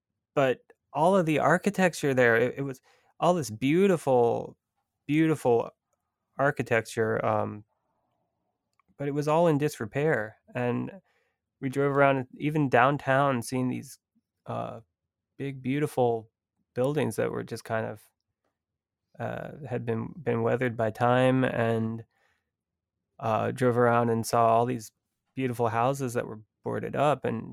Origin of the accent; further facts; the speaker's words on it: Lafayette, Louisiana, United States; we drove down to Louisiana, and I'm actually from there. I showed her my hometown of Lafayette